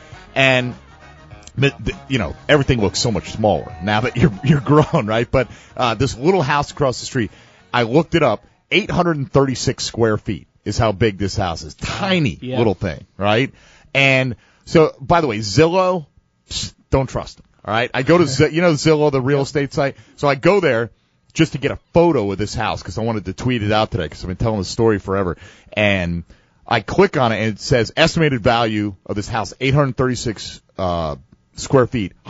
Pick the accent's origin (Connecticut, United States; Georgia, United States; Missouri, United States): Connecticut, United States; Milford; moved away; also born or lived in Florida; We used to live. I grew up in Connecticut. Right. And we moved in 1978 to Florida.